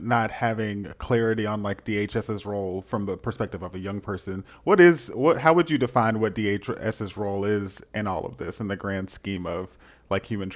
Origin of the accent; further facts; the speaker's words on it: Nashville, Tennessee, United States; I'm from Nashville, Tennessee